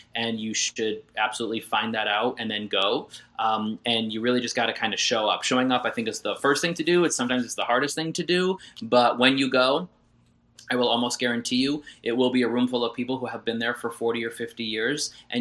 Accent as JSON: {"language": "English", "region": "Connecticut", "country": "United States", "said": "Even though I'm from Connecticut and New England, the book is not written in a way where it's only specific to Connecticut campaigns."}